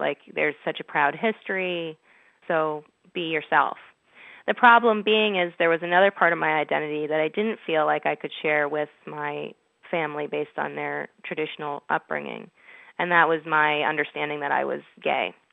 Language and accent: English; United States; I'm born and raised in the States, but my parents are originally from Iran, and they came to Boston and met here.